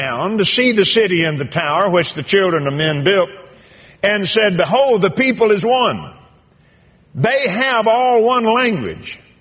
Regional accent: the South, United States; He comes from Great Britain. I come from the South, and you come from New England.

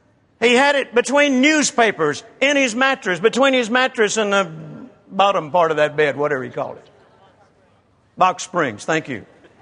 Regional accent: Mississippi, United States; born there; That old house that I remember where I was born in Mississippi, we didn't have indoor plumbing.

